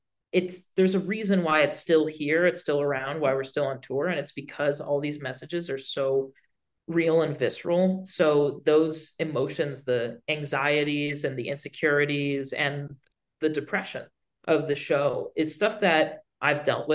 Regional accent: United States; because I'm fully Cuban, but I was born and raised in America.

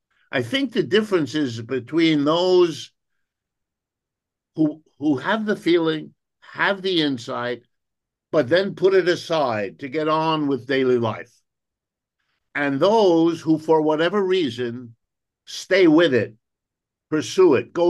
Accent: Youngstown, Ohio, United States; born there; I was born not all that far away from you. I was born in Youngstown, Ohio, many years ago, when my father was working in a steel factory

